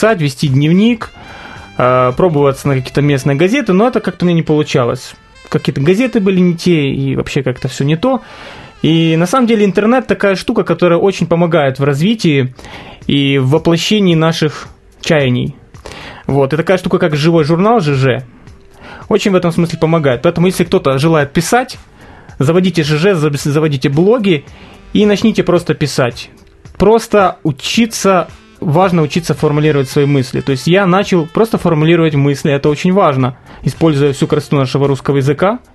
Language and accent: Russian; Lviv, Lviv Oblast, Ukraine; Я сам из Западной Украины, со Львова.